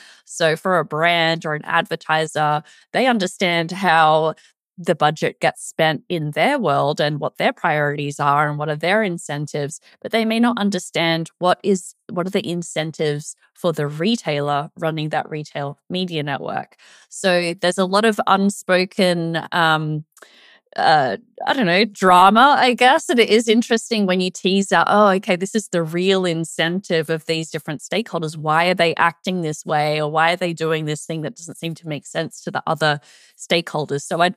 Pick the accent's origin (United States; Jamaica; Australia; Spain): Australia; Yeah, so you may have noticed from my accent, I'm not American, even though I cover the US market primarily. So I'm from Australia.